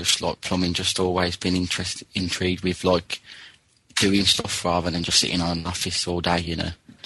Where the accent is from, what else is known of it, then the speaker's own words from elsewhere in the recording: Birmingham, West Midlands, United Kingdom; I'm from Birmingham.